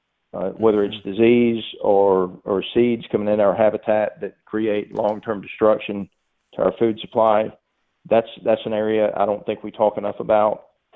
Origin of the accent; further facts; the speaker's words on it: the South, United States; I'm just from the South. I mean, I'm from the farm.